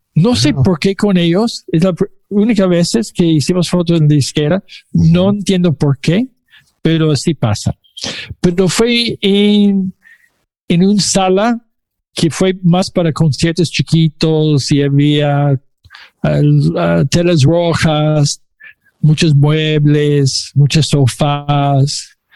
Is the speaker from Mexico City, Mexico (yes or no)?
yes; Mexico City, Mexico; born there; nací en la Ciudad de México, en la colonia Guerrero, por el centro